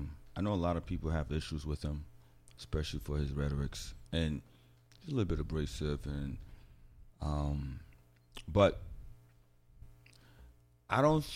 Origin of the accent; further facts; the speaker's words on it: United States; it makes me really feel like how great and fortunate I am to say I'm an American.